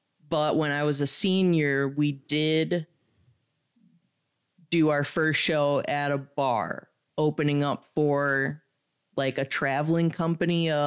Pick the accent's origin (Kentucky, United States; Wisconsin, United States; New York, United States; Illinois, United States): Wisconsin, United States; West Allis; I'm from West Allis. So it's like I just went to college in Kenosha and then just moved back when that was done.